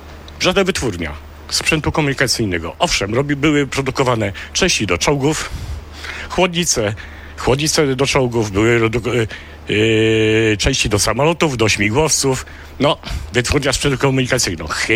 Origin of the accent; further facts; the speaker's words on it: Kraków, Lesser Poland, Poland; Ja jestem z Nowej Huty.